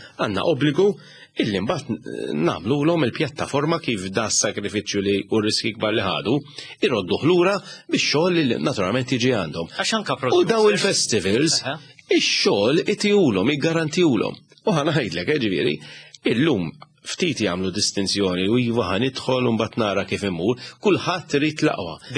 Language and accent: Maltese; Mosta, Northern Region, Malta; pereżempju jien ġej mill-Mosta.